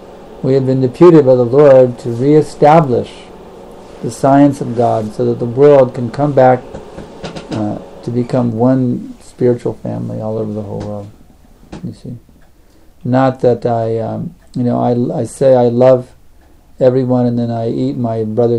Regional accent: Texas, United States; I mean, I'm from Texas, right? That's where we're headquartered.

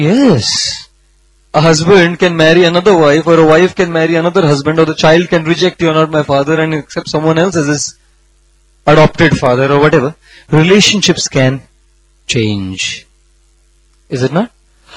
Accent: India; No. I am an Indian.

